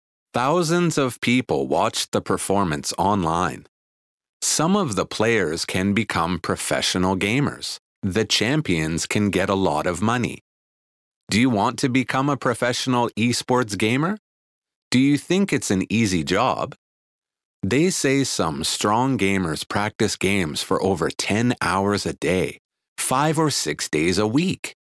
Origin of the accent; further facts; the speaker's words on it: Vancouver, British Columbia, Canada; now in Kyoto, Japan; I'm from Vancouver, Canada. Now I live with my family in Kyoto.